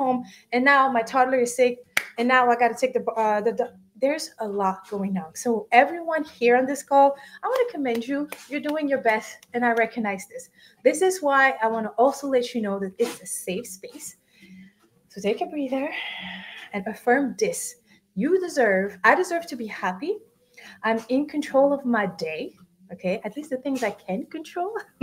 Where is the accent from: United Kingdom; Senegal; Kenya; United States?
Senegal; first language French; English is a second language; The H is silent because my first language is French. I was born and raised in Senegal, which is a small West African country, and we were colonized by the French.